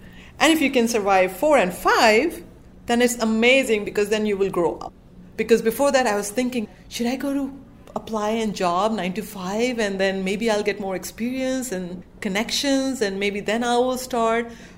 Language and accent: English; India; I'm from India. I don't have experience here.